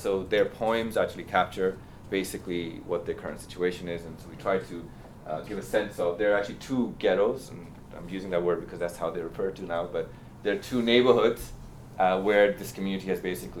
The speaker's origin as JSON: {"language": "English", "country": "Pakistan", "said": "And interestingly, they're all around this idea of being a minority, which as a Pakistani I found incredibly troubling"}